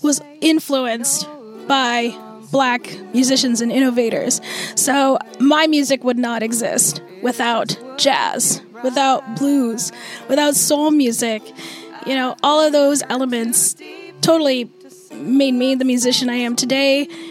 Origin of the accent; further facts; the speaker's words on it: Snohomish, Washington, United States; also born or lived in Calcutta, India; And I grew up in Snohomish, Washington, so a little north of Seattle. But I've lived in Washington my whole life.